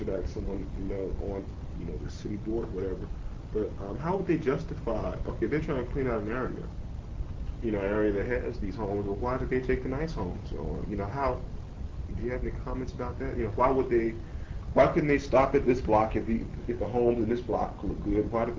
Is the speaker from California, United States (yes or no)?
no; North Carolina, United States; Oh yeah. I'm from North Carolina, one of the blacks.